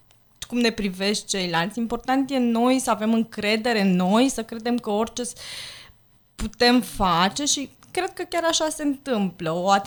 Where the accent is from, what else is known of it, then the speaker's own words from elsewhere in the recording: Bucharest, Romania; Sediul este în București, deoarece noi, cele trei mămici, eram din București